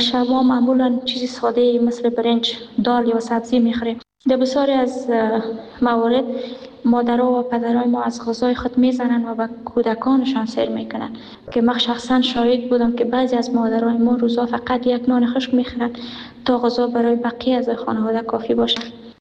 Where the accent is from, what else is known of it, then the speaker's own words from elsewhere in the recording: Afghanistan; وقتی بفهمن که ما افغان هستیم